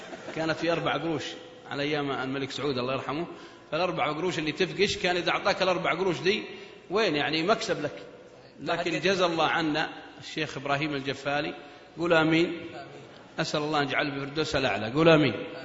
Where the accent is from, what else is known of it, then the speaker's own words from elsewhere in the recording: Hejaz, Saudi Arabia; فطبيعة أني تربيت في الحجاز وولدت في الحجاز ونشأت في الحجاز ودرست في الحجاز وعاشرت أهل الحجاز، فطبيعي أن أحن إليهم.